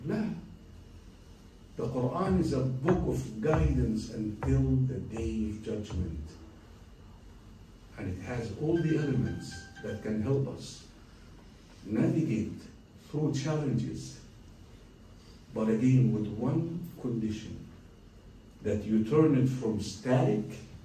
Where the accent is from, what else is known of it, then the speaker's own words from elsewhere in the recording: Colorado, United States; I came from Colorado, guys.